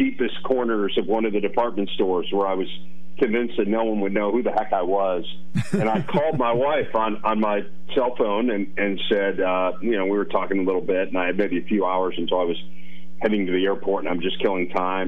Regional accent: Chicago, Illinois, United States; now in Connecticut, United States; I mean, we love living in Connecticut, even though I'm from Chicago.

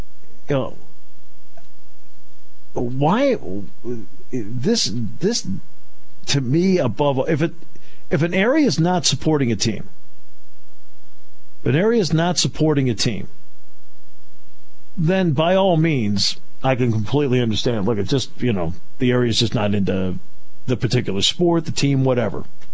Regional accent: Connecticut, United States; You know, I'm growing up in Connecticut, the only professional team we ever had was the Hartford Whalers.

